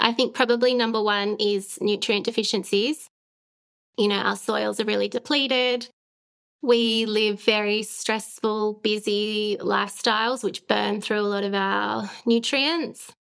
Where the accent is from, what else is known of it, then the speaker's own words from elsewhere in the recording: Australia; moved away as an adult; now in United Kingdom; I grew up in Australia and came over to the UK about 6 years ago.